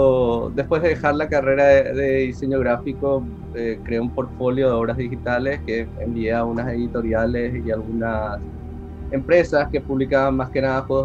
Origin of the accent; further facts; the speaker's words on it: Asunción, Paraguay; yo nací y vivo actualmente en Asunción del Paraguay, justo en el centro ahí de Sudamérica.